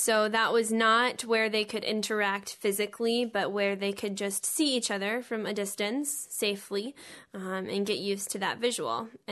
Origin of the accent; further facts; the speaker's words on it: Columbia, South Carolina, United States; Yeah, so I'm actually from Columbia, South Carolina, so I'm a good bit ways from home